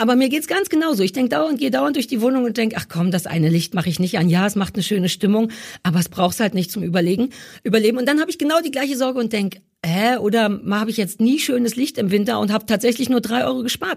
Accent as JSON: {"language": "German", "region": "East Germany", "country": "Germany", "said": "Ich bin Ossi."}